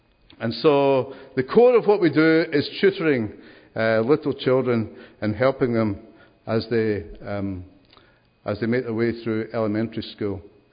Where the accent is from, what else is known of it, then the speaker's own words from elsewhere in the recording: Glasgow, Scotland, United Kingdom; also born or lived in Texas, United States / England; I'm from Scotland, from Glasgow originally. I have similar roots to Westminster Bible Chapel. I was brought up in the Brethren Church in Glasgow, and so I've got Brethren roots there.